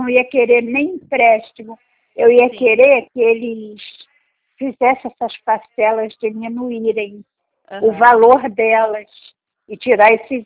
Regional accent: Rio de Janeiro, Brazil; É, eu sou, assim, capital do Rio de Janeiro.

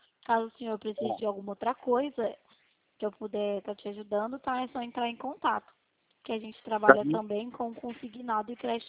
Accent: São Paulo, Brazil; Não, eu sou do interior de São Paulo.

